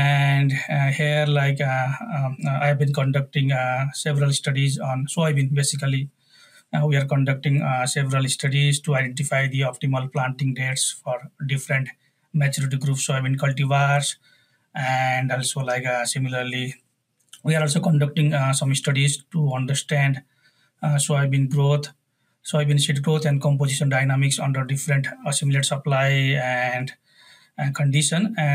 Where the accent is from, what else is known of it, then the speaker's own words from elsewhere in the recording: Nepal; moved away as an adult; now in United States; I was born and raised in Nepal, where I completed my undergraduate degree in agriculture.